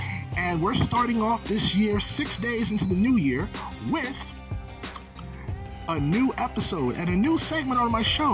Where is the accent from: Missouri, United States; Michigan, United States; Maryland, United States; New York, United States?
Maryland, United States; So in the North Division, we got my hometown, the Ravens, them Blackbirds.